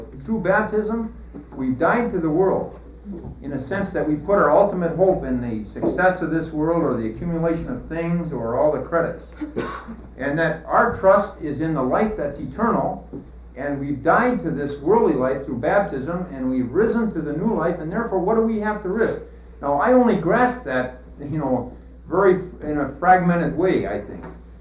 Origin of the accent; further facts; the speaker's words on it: Missoula, Montana, United States; now in Seattle, United States; I knew even when I came to Seattle from Montana that I would be involved in a kind of escalation of the elements of national issue.